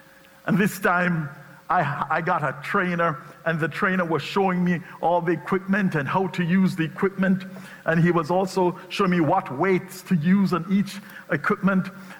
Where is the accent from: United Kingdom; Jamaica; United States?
Jamaica; my home country of Jamaica